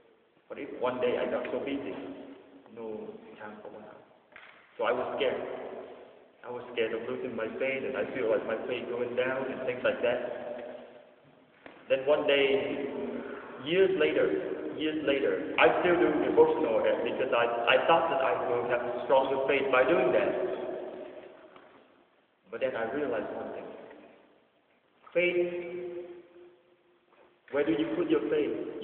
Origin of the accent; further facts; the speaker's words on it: Vietnam; Because I grew up in Vietnam, right? So back in Vietnam